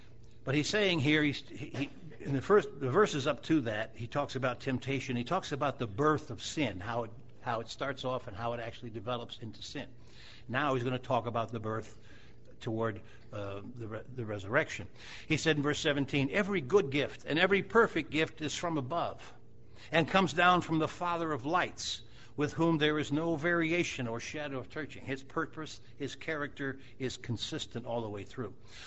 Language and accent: English; Cleveland, Ohio, United States; And I'm from Cleveland. Didn't do a lot of pruning in Cleveland.